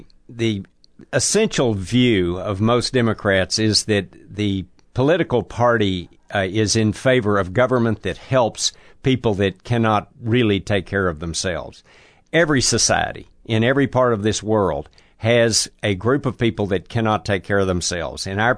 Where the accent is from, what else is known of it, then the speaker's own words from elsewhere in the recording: Texas, United States; Well, it's a very, very short story. I was raised in Texas, but I went to school at Washington and Lee for a short period of time, so I knew something about the space.